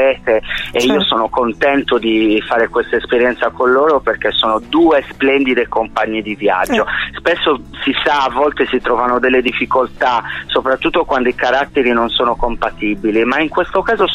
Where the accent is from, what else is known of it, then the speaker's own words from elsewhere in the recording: Sardinia, Italy; Io poi sono sardo, sono di testa dura